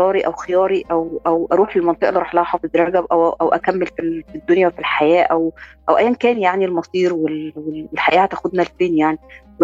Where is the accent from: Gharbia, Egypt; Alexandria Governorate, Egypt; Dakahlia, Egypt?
Alexandria Governorate, Egypt; Alexandria; أنا اتولدت في اسكندرية لكن طول الوقت كنت بحس إن أنا مش بنتمي لإسكندرية، يعني هو الفيلم عن المنطقة اللي أنا اتولدت فيها وتربيت فيها هي منطقة الكباين اللي هي كلها نوبيين،